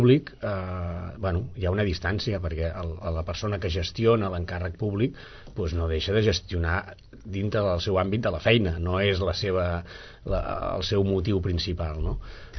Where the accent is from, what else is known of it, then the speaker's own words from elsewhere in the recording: Catalonia, Spain; perquè tots som del Vallès, és veritat